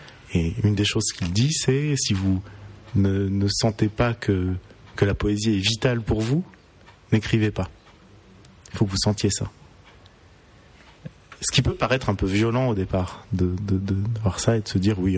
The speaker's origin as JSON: {"language": "French", "town": "Paris", "region": "Île-de-France", "country": "France", "said": "Je suis né en 1975. Je suis parisien."}